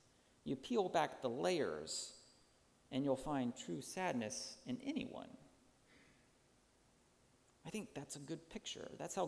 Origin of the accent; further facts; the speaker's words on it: Texas, United States; My dad grew up in New Jersey, but I grew up in Texas